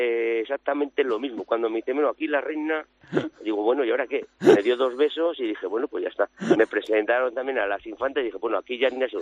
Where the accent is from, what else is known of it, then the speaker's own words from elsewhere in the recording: Ágreda, Castile and León, Spain; Sí, y la de Castilla y León.